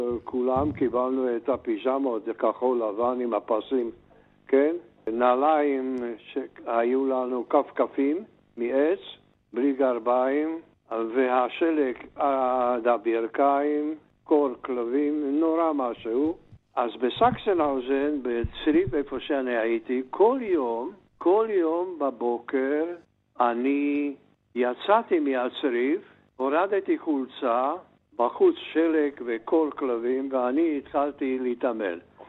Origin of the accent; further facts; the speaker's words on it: Žilina, Žilina Region, Slovakia; now in Israel; גדלתי בעיר ז'ילינה בצ'כוסלובקיה. אז הייתי ב-1942, הייתי בן 13.